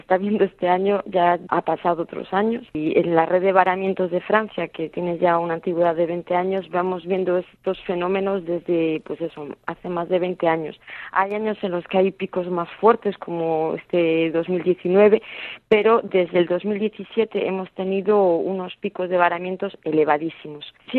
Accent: Galicia, Spain; yo que soy originaria del norte de España, puedo confirmar que en Galicia, de la región de donde vengo, también es un fenómeno al que estamos expuestos cotidianamente y desde hace años.

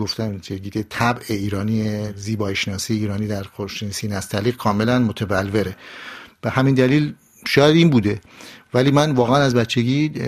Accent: Behshahr, Mazandaran, Iran; born there; من در شمال ایران در شهر بهشهر به دنیا آمدم، از یک خانواده سمنانی. در واقع ما مهاجر به دنیا آمدیم، الان هم مهاجریم.

